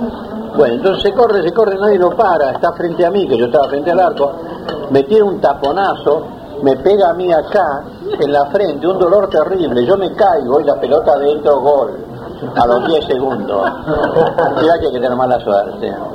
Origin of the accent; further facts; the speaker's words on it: Argentina; Yo también soy argentino, pero para ellos yo era alemán.